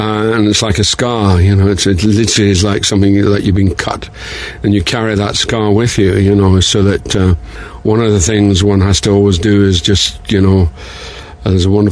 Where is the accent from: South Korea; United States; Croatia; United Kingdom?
United Kingdom; Dundee, Scotland; And the fact that my hometown was Dundee, and we were a Jute city